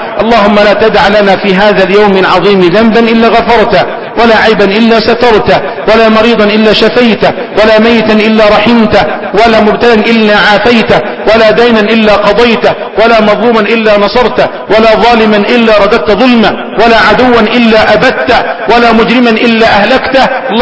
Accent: Egypt

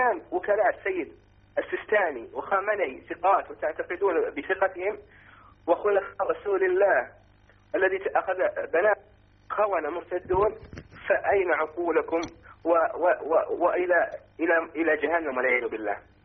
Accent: Saudi Arabia; عندنا بالسعودية

